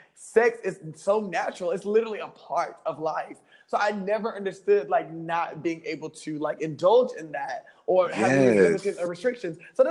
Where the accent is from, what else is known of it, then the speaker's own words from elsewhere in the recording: the South, United States; I think that growing up in the South and being in that religious state, you were never, you're never open to explore the possibilities of other things.